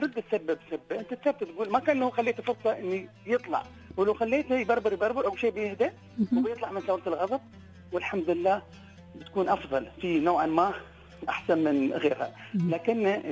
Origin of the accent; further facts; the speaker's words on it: United Arab Emirates; أنا رجال أنا عسكري أنا ابن الإمارات